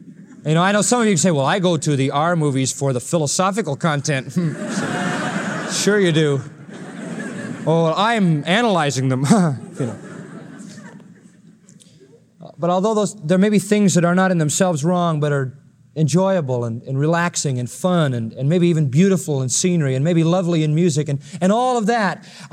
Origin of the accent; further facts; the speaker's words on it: Philadelphia, Pennsylvania, United States; I was raised in Philadelphia as a little kid and Sunday was absolutely sacrosanct.